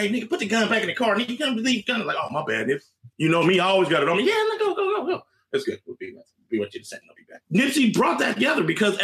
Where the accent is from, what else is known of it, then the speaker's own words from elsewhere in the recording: Chicago, Illinois, United States; I lived in Chicago. I grew up in Chicago. Statistically, when I was in Chicago, it was way more violent than it is now.